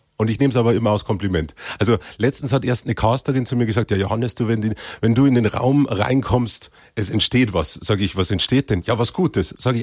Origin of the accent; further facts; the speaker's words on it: Cham, Bavaria, Germany; born there; Aber ich bin in Cham selber geboren, ja.